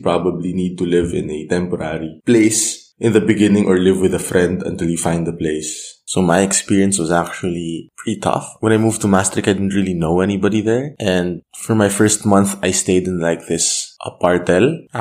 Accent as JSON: {"language": "English", "country": "Philippines", "second_language": "English", "said": "Although I'm from the Philippines and we have a lot of exotic food."}